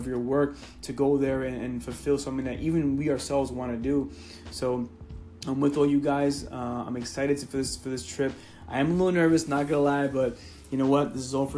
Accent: Colombia; just came back from Colombia about two months ago. And that was a great experience going back to my home country and preaching over there.

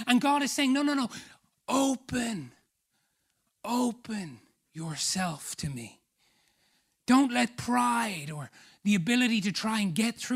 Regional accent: Ireland; as Irish people, we don't get to lift many trophies in our lives.

